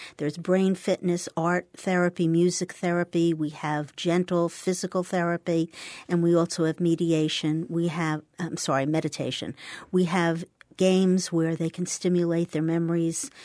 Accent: New York, United States; now in Collier County, United States; And I moved here from the East Coast prior to that, as you can probably tell, from New York.

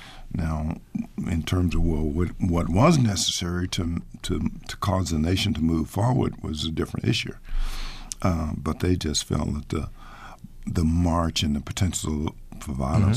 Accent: Houston, Texas, United States; I mean, you know, I grew up in Houston, and at the time I was working in Washington, D.C.

